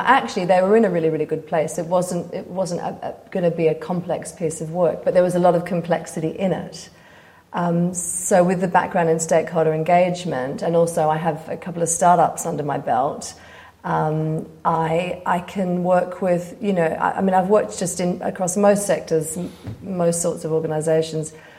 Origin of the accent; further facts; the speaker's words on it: Australia; I grew up in Australia.